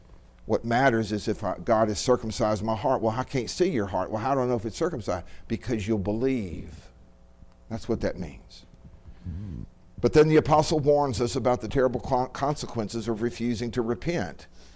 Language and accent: English; Texas, United States; No, any more than I'm from Texas.